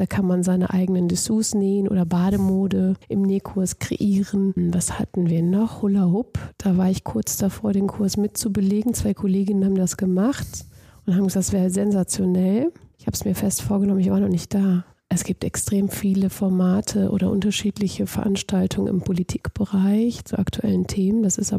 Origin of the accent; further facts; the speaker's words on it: Crete, Greece; Ich bin ja Griechin. Also ich bin auf Kreta aufgewachsen